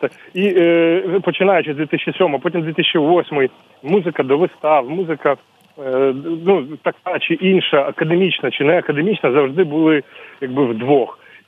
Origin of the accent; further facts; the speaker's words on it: Ivano-Frankivsk Oblast, Ukraine; я з Івано-Франківського.